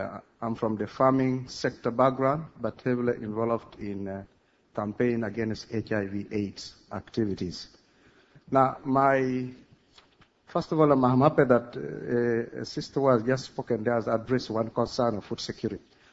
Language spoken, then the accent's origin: English; South Sudan; from Southern Sudan. My concern is it's very serious.